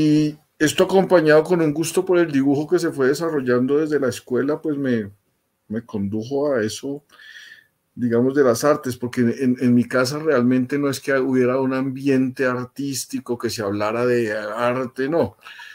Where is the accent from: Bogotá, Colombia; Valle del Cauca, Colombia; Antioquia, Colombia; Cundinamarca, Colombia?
Bogotá, Colombia; also born or lived in La Tebaida; Yo Nací en la Tebaida, Quindío, pero me crié acá en Bogotá.